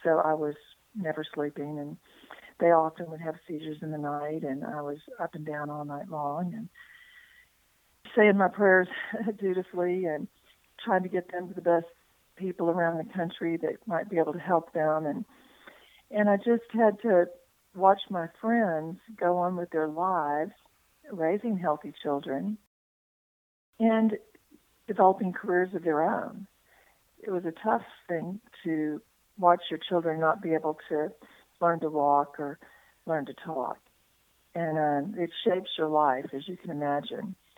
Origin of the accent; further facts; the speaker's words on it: Texas, United States; Chuck, I grew up in Texas and fortunately had the good luck to move on to a family farm when I was in middle school or just entering high school.